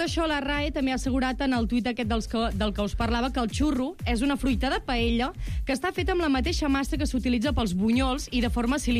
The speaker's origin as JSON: {"language": "Catalan", "town": "Banyoles", "region": "Catalonia", "country": "Spain", "said": "jo sóc de Banyoles, sóc banyolina."}